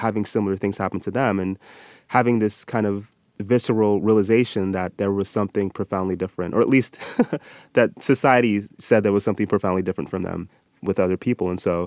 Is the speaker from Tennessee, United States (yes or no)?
no; Utah, United States; born or raised there